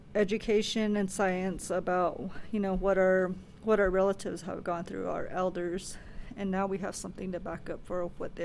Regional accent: Tuba City, Arizona, United States; And then from my perspective, growing up in Tuba City and seeing a mill site that was there, which my grandfather used to work

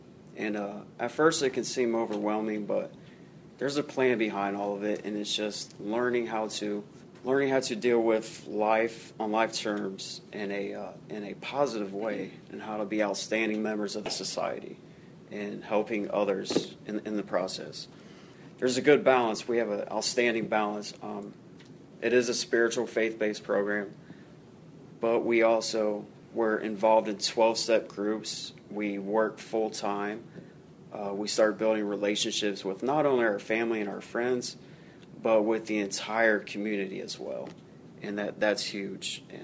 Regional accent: Lima, Ohio, United States; now in Dayton, United States; I am 33 years old. I am from Lima, Ohio. I've been in the Dayton area since August 25th of last year.

